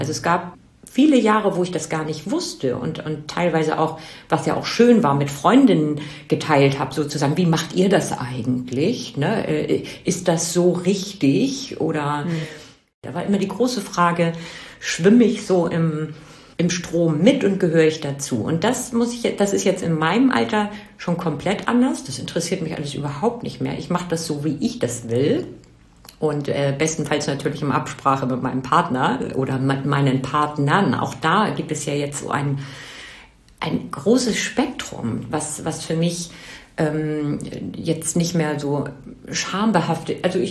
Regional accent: Northern Germany, Germany; Also ich komme aus dem Norden, ganz evangelisch

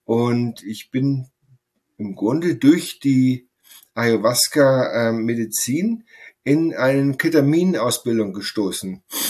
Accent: Sylt, Schleswig-Holstein, Germany; moved away as an adult; also born or lived in Essen; now in United States; Ich bin auf Sylt aufgewachsen, habe da Abitur gemacht und auch Zivildienst, Abitur 1986

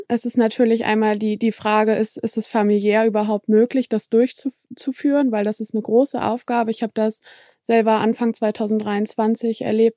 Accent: Hanover, Lower Saxony, Germany; Ich komme selber auch aus Hannover und habe hier auch Lebensumstände

